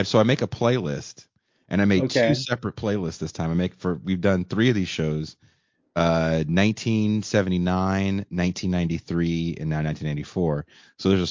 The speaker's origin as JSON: {"language": "English", "region": "California", "country": "United States", "said": "And it was local bands, of course, because I'm from the Bay Area."}